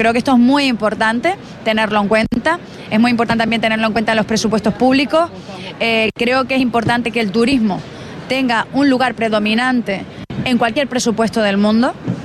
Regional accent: Canary Islands, Spain; no solo ya como canario, como canaria

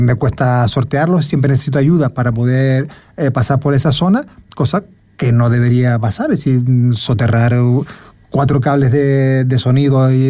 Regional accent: Puerto del Rosario, Canary Islands, Spain; Claro, yo soy de Puerto Rosario, contacto con el ayuntamiento

